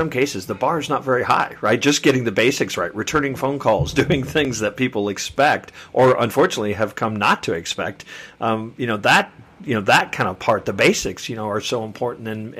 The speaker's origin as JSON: {"language": "English", "town": "Kansas City", "country": "United States", "tie": "born or raised there", "said": "but they laid over, ironically, my hometown of Kansas City."}